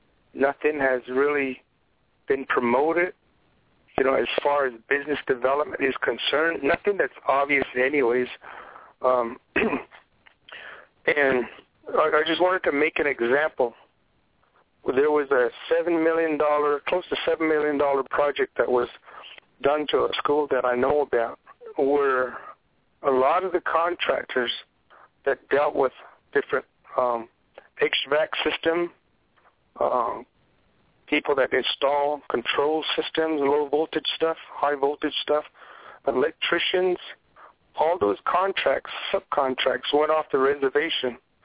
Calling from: Tuba City, Arizona, United States; I'm calling from Tuba City.

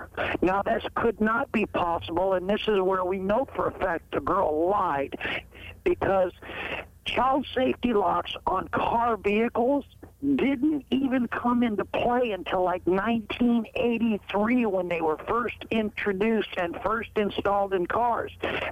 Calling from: Rolla, Missouri, United States; I'm in Rolla.

